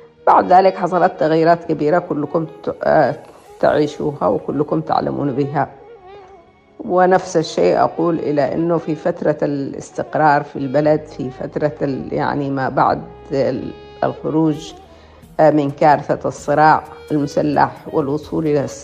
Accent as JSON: {"language": "Arabic", "region": "Aden", "country": "Yemen", "tie": "born there", "said": "أنا ولدت في عدن"}